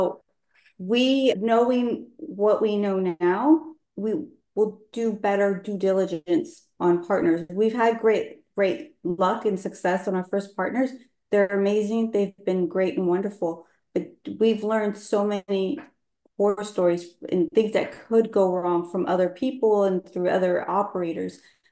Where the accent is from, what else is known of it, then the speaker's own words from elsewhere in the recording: California, United States; moved away as an adult; now in Florida, United States; I'm originally from California. My husband and I, we got into real estate just a few years ago. We were living in California.